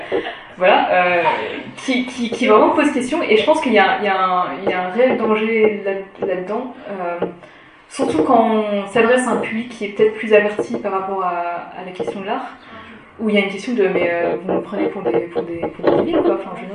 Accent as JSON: {"language": "French", "country": "France", "tie": "born there", "said": "parents chinois, des Philippines, mais moi je suis née en France et je parle anglais, je parle pas chinois."}